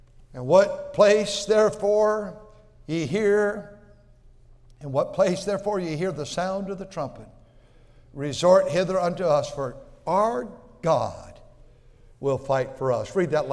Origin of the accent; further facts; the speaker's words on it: Fremont, California, United States; There are five little cities, all had 2,500 people. I said, I grew up over there on Thornton, those little flat top houses. There's only about four streets.